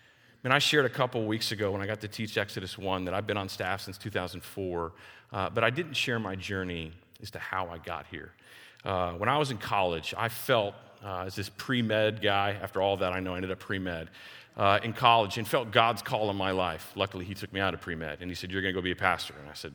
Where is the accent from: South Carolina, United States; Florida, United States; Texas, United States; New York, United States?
Texas, United States; I'm a Texan. I'm a city boy.